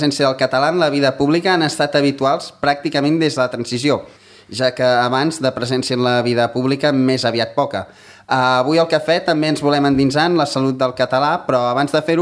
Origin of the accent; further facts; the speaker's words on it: Catalonia, Spain; els que som del Principat de Catalunya, que sembla que només nosaltres parlem català